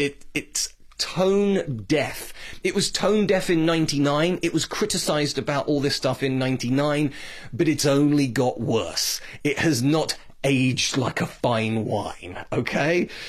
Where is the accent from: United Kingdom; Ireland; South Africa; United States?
United Kingdom; speaking as a Brit